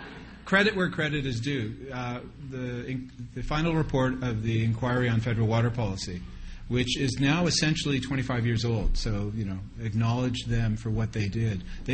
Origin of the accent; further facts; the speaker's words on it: Canada; And so, you know, we're Canadian.